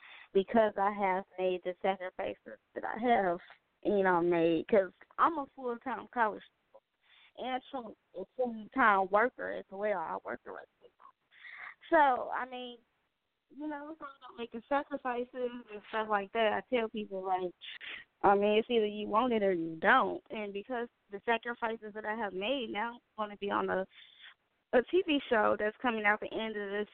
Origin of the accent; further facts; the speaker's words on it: Indiana, United States; Like, yeah, I was raised in Indiana, but I'm an Atlanta maid.